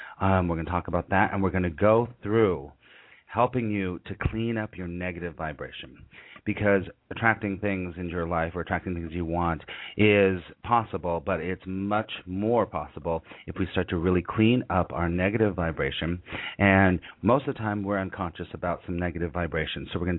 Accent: Los Angeles, California, United States; because I grew up in Los Angeles and I've spent a month here.

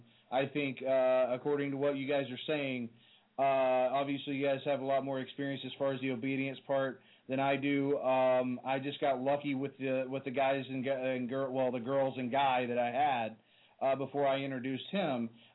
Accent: Chattanooga, Tennessee, United States; So I went to Boyd Buchanan High School, a little small private school there in Chattanooga.

